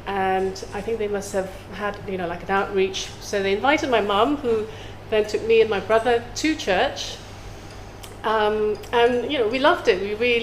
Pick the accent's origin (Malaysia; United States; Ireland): Malaysia; Johor Bahru, Johor; I grew up in a place called Johor Bahru, which is next to Singapore, where my father worked from.